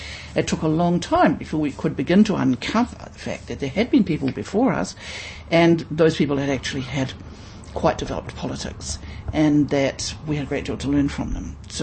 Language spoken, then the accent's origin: English; Wellington, New Zealand; I come from Wellington. My background is Māori and Pākehā.